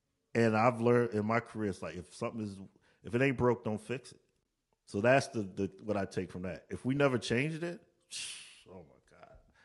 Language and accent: English; Maryland, United States; I'm a dude from Maryland who got an A&R job.